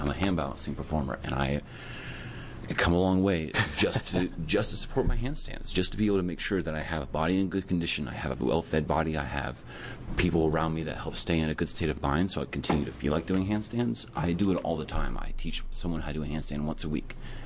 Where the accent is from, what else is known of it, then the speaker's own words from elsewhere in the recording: South Carolina, United States; now in Portland, United States; I come from South Carolina. I've moved to Portland to start a new way of being. In South Carolina, I grew up in one of the poorest education systems